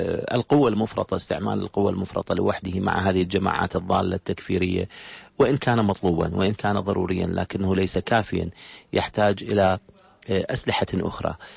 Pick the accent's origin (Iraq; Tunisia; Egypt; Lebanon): Iraq; الحقيقة هو جزء من المشكلة اللي عندنا في العراق